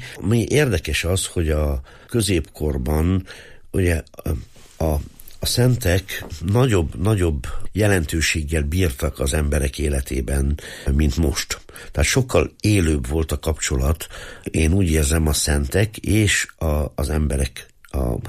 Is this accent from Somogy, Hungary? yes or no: no; Szurdokpüspöki, Nógrád, Hungary; Szurdokpüspöki, ez régen két falu volt.